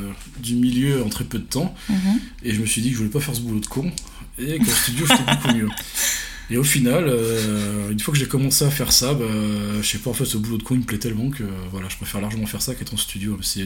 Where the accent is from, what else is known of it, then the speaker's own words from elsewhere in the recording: France; En tant que petit français